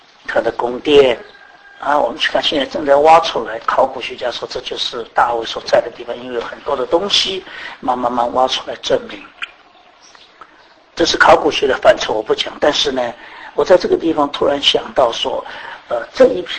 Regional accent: China; 我们中国人啊，我们中国人背诵东西的时候怎么样呢？手摆在后面，摇头晃脑吟诗

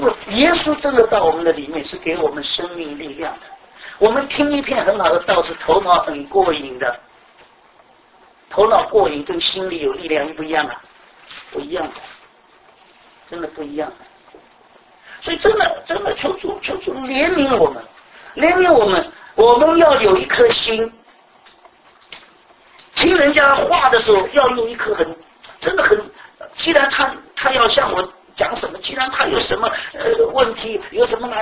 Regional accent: Shanghai, China; also born or lived in Taipei, Taiwan; 我从小长在上海，以后又到台北，到台湾，在台北，什么叫种地从来没有概念

